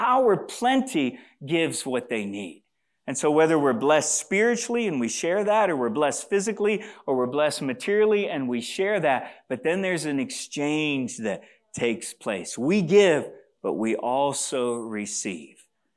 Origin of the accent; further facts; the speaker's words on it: DR Congo; You know, I grew up in the Congo. I grew up around poverty.